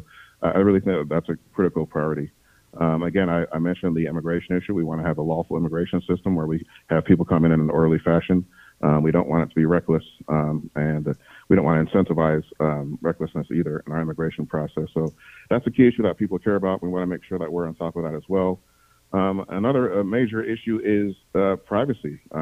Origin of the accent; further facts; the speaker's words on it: Lansing, Michigan, United States; moved away as an adult; Oh, no, I did not grow up in Byron Center. I grew up in Lansing. The place where I grew up is about 10 minutes away from the 3rd District, so I'm literally right next door to it.